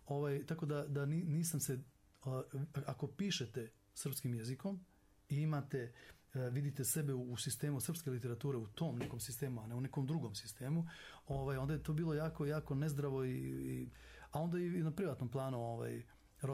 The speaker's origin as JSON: {"language": "Serbian", "town": "Novi Pazar", "region": "Raška District", "country": "Serbia", "tie": "born or raised there", "said": "rođen sam u Srbiji, a mi smo iz Crne Gore, i ja sam svaki ljetni raspust provodio u selu kod babe i djedove i živio sam u Novom Pazaru sam živio. Živio sam za 9 mjeseci u toku godine, za 2 mjeseca ljetnih raspusta."}